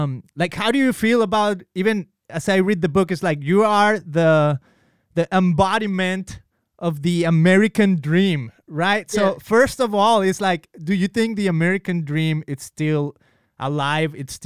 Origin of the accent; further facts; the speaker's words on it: Guadalajara, Jalisco, Mexico; I'm from Mexico. I'm from Guadalajara. And I've only been to Mexico and the United States